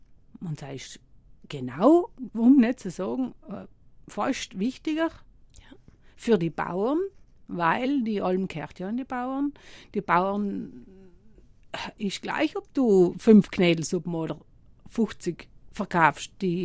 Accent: Lana, Trentino-Alto Adige, Italy; Nein, ich bin in Lana. Aufgewachsen und bin im Sommer frisch mit Oma nach Hafling

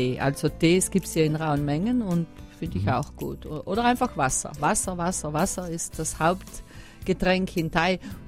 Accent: Trentino-Alto Adige, Italy; moved away; Ja, ich komme natürlich immer gerne in meine Heimat zurück.

